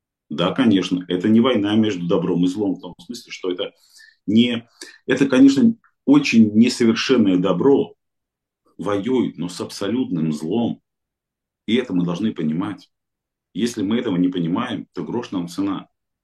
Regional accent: Saint Petersburg, Russia; Потому что я петербуржец, конечно. Я даже больше скажу, я вселястроец. Я человек, который вот прожил всю жизнь на Васильевском острове. Для меня это родной район.

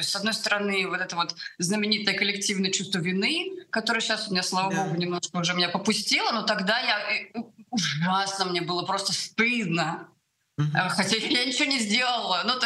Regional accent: Odesa Oblast, Ukraine; каждое лето я выросла на Черном море в Украине, в Одесской области. И, ну, как бы для меня это родная тоже страна.

